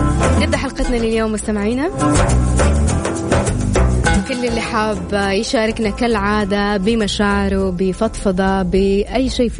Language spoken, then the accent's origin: Arabic; Saudi Arabia; اليوم احنا كشعب سعودي نحيي هذا الشعب المناضل